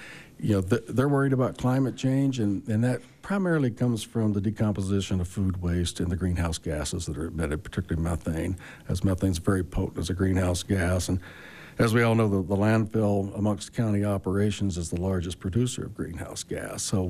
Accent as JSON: {"language": "English", "region": "Virginia", "country": "United States", "moved": "yes", "said": "I came originally from Virginia early on, many years ago. And in the county I lived in back there, we have multiple cans as well on the curbside."}